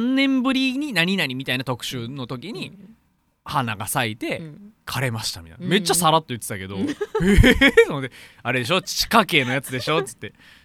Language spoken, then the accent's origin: Japanese; Kobe, Hyogo, Japan; now in Kyoto, Japan; 俺神戸出身で、うん、京都で育ってるからさ、